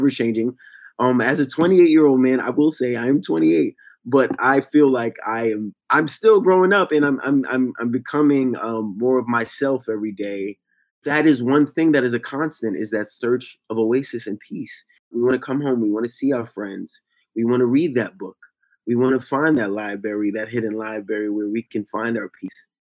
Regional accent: New York, United States; We are both from New York. I don't know if you guys know, but it is very expensive here.

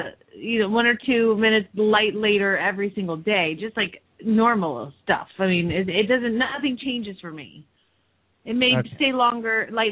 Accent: Phoenix, Arizona, United States; from Phoenix, Arizona

